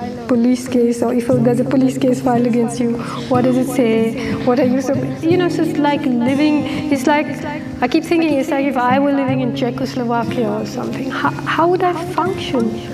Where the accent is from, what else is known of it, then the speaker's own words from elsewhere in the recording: Kerala, India; I grew up in Kerala, which had the first ever democratically elected Marxist government in the world.